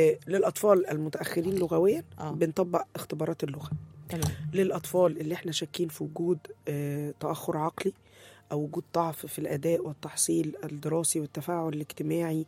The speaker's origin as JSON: {"language": "Arabic", "country": "Egypt", "said": "انا عربي فهستخدم اللغه العربيه بلهجه بلدي، يعني انا مصري"}